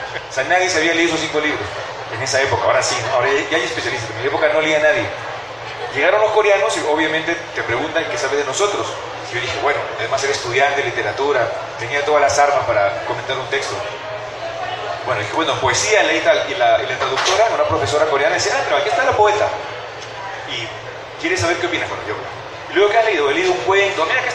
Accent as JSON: {"language": "Spanish", "region": "Lima", "country": "Peru", "tie": "born or raised there", "said": "Yo al principio creía que solamente iba a ambientar mis historias en Lima, mi ciudad natal, que siempre me interesaba mi ciudad natal"}